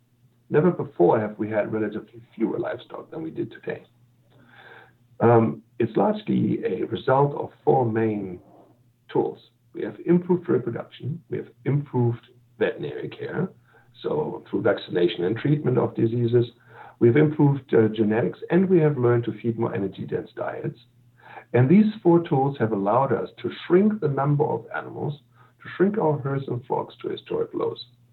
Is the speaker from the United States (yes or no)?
no; Germany; moved away; I'm originally from Germany, and a couple of years ago, I witnessed millions of people streaming into that country